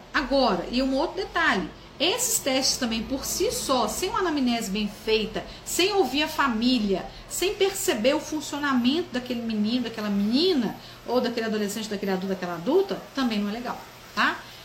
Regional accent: Pompeu, Minas Gerais, Brazil; Cada um, ou como dizendo minha terra, lá em Pompeu, cada um sabe onde o calo dói, né?

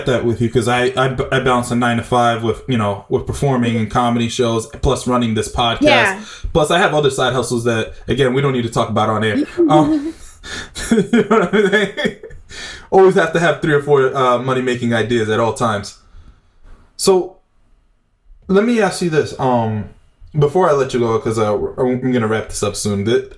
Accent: Bronx, New York, United States; You know, we're both Latinos from the Bronx. Like, you know what I'm saying? Like, that's a whole experience that, like, you can't, unless you grew up in it, you will never fully understand.

